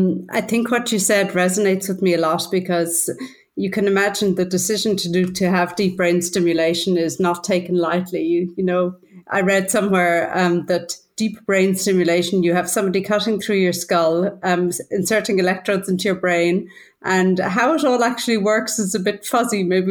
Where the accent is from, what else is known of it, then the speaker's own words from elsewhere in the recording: Ireland; moved away as an adult; now in Germany; I come from Ireland, but I've been living in Germany for, over half my life now. Came here as a student and kind of got stuck in Germany a good while ago.